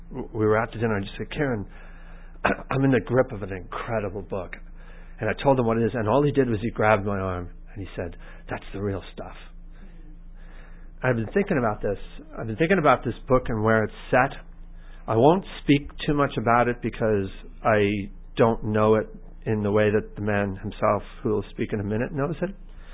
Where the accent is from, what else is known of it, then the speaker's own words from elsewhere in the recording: Brooklyn, New York, United States; I grew up in Brooklyn. I grew up on East 27th Street and Avenue M.